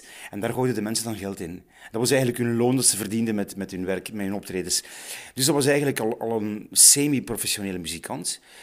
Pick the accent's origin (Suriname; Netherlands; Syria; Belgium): Belgium; Sint-Martens-Lennik, Flemish Brabant; also born or lived in Uccle; Dus ik ben ook eigenlijk een jongen van het Pajottenland, geboren en getogen in Sint Maartenslennik. Maar mijn moeder is bevallen in het ziekenhuis in Ukkel.